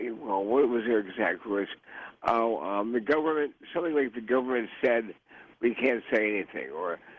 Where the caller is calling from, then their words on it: New Jersey, United States; No, I'm calling from New Jersey.